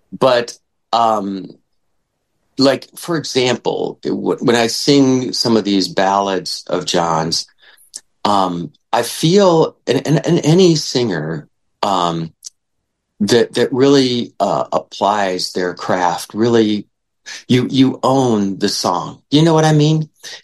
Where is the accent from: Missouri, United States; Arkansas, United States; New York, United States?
Missouri, United States; St. Louis; I'm a Midwest guy. I grew up in St. Louis, Missouri, and I used to go to Chicago.